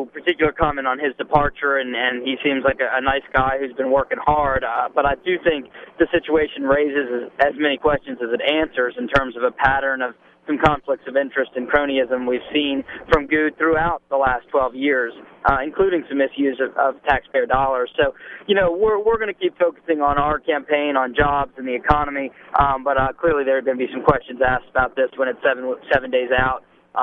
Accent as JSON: {"language": "English", "town": "Charlottesville", "region": "Virginia", "country": "United States", "tie": "born or raised there", "said": "I was born and raised around Charlottesville and live out in Alamo County within 5 miles of my folks and my siblings and others, and love being from the area."}